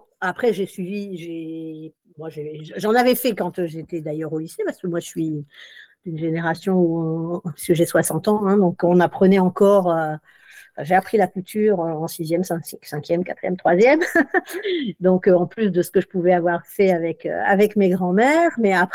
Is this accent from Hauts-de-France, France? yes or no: yes; Hauts-de-France, France; moi, je suis originaire du Nord et j'ai travaillé pendant 35 ans en région parisienne. Donc, je suis arrivée à Pont-l'Abbé il y a peu de temps, somme toute.